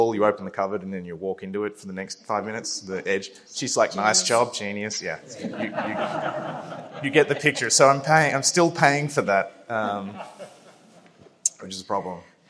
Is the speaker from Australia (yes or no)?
yes; Australia; So I grew up in Australia, well aware of the tall poppy syndrome